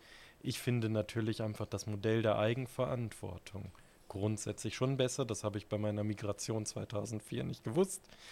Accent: Germany; Das war für mich als Deutscher unverständlich

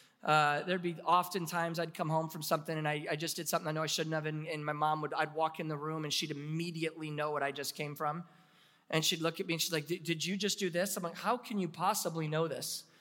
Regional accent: Michigan, United States; And so I was from Michigan, I was in Florida, and he said, you can't come home.

